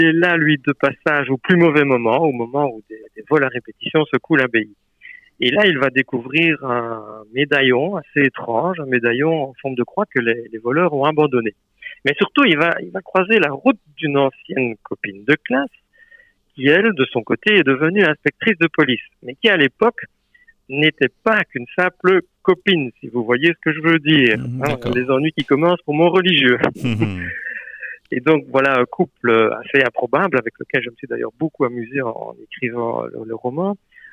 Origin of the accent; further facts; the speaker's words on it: Wallonia, Belgium; Oui, il n'y aura que 100 ans que nous sommes belges, nous, de ce côté-là.